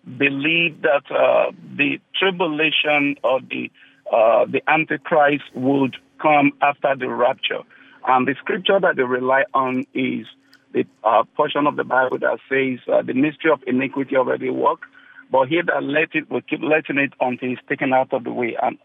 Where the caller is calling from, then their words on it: Vancouver, British Columbia, Canada; I'm calling from Vancouver